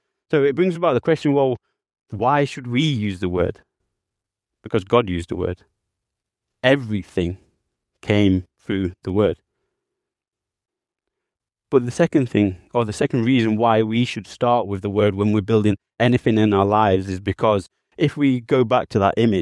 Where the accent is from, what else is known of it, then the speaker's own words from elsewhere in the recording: London, United Kingdom; oh no, I'm from London, but I'm starting to sound like I'm from Yorkshire.